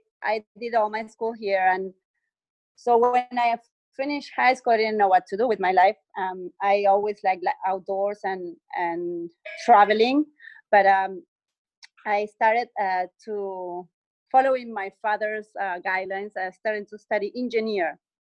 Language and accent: English; Mar del Plata, Buenos Aires Province, Argentina; I was born and raised in Argentina, and in a coastal city, Mar del Plata, so it's southern Buenos Aires by the ocean, the Atlantic Ocean. And so I grew up, you know, like smelling the big waves